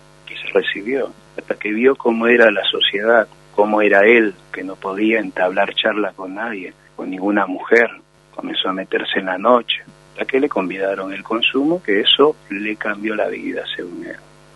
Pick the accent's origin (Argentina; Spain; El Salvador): Argentina; Buenos Aires; yo desde muy chico, como me crié en el Bajo Flores, veía y cómo iban y venían los consumidores.